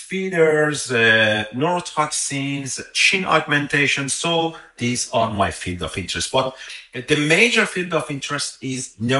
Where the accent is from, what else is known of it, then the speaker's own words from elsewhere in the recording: Shiraz, Fars, Iran; English is a second language; I'm from Iran, Shiraz. My city is located in the southwest of our country. We have four separate seasons.